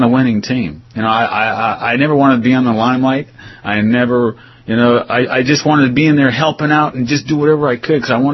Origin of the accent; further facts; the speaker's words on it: California, United States; I'm from California. You know, this was like jerkwater town, man.